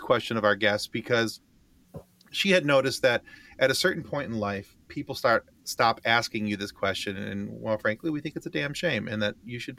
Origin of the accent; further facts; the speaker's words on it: Michigan, United States; Well, we're from Michigan, so Mothman's a really pretty big thing over here.